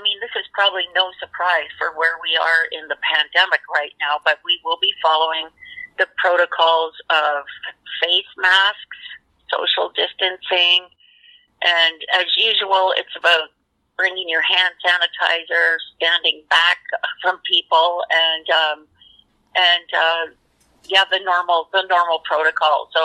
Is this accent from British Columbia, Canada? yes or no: no; Ontario, Canada; So my background is Mi'kmaq. So we're from the East Coast. I grew up in Ontario